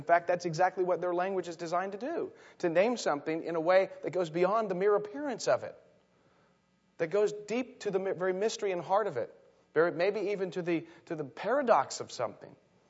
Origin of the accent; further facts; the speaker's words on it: Indiana, United States; born there; now in Ohio, United States; In Ohio, in the state of Ohio, which is where I'm from now, I was born in Indiana, now I'm a Buckeye.